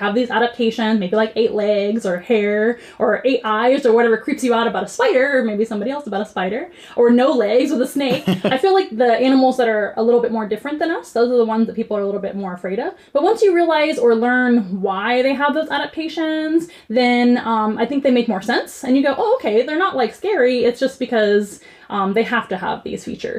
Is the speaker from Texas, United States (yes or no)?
yes; San Antonio, Texas, United States; I miss San Antonio a lot. It is my hometown, and I love the culture here, so we really wanted to come back home and come back to our family, who all live here too.